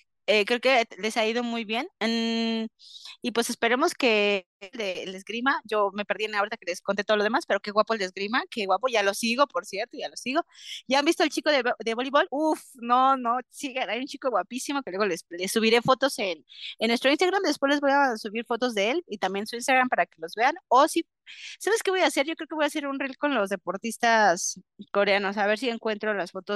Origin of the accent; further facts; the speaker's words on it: Mexico; aunque en los Juegos Olímpicos soy mexicana